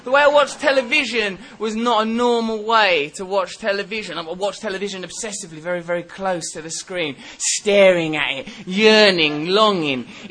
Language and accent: English; England, United Kingdom; I'm from England, conservative England.